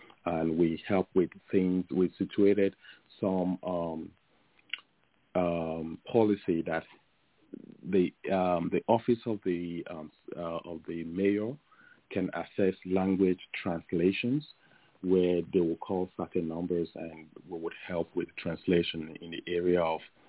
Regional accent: Lagos, Nigeria; also born or lived in Kogi State; But I grew up in Lagos

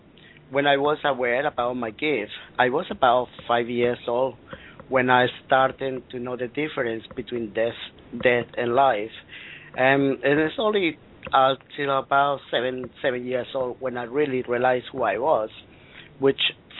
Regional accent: Colombia; first language Spanish; English is a second language; now in United Kingdom; basically I'm come from South America in Colombia. I've been in the UK now for the past 35 years

